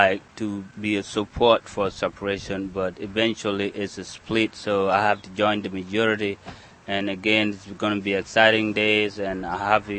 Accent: Bor, Jonglei, South Sudan; I'm from Bor. Bor is along a wide Nile, very populated, far from the north or central Sudan, close to Juba, which is the big town in the south. That's where I'm from.

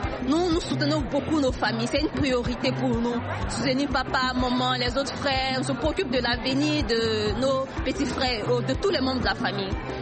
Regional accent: Côte d’Ivoire; Déjà le riz, chez nous en Côte d'Ivoire, c'est plus de 2 millions de tonnes de riz qui doit être distribué.

